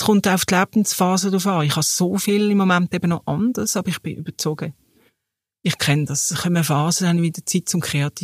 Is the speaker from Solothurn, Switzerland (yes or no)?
no; Basel, Basel-Stadt, Switzerland; jetzt auch in Basel, dort wo ich her bin